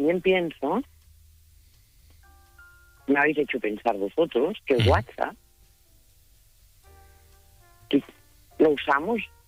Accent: Sant Iscle de Vallalta, Catalonia, Spain; Yo soy de San Iscla de Vallalta. Voy a hacer apología de mi pueblo porque es un pueblo de montaña que está a 40 kilómetros de Barcelona y es precioso.

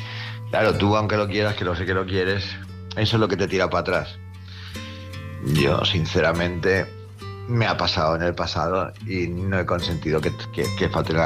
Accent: Palma, Balearic Islands, Spain; de Palma, Mallorca.

